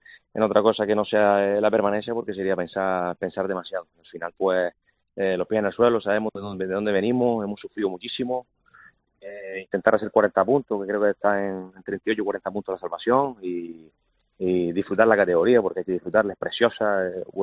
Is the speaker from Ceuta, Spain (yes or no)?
no; Telde, Canary Islands, Spain; todos los directivos somos de Telde, hemos jugado todos en el Telde